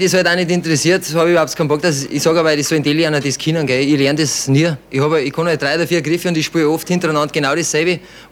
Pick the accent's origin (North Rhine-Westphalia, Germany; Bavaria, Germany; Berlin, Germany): Bavaria, Germany; Bad Reichenhall; Und zwar, bei uns in Reichenhall ist das ganze Jahr überhaupt nichts los.